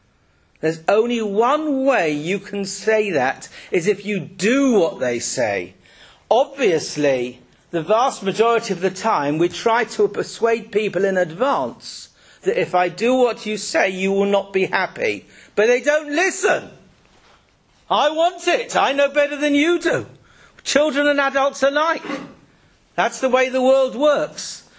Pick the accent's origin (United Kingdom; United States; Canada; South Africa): United Kingdom; England; To an extent, I'm English. I was born in England. I'm as English as the guy next door.